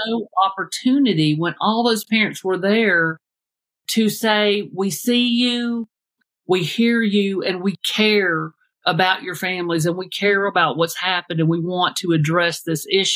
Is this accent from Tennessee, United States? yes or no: yes; Knoxville, Tennessee, United States; I'm from Knoxville, Tennessee.